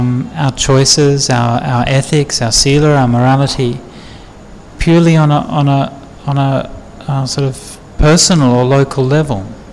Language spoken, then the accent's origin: English; Australia; You know, as an Australian, I'm conscious in Australian history.